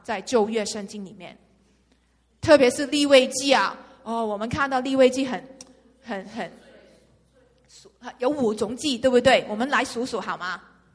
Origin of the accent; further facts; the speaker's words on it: China; 所以那我们中国人很喜欢吃肥猪肉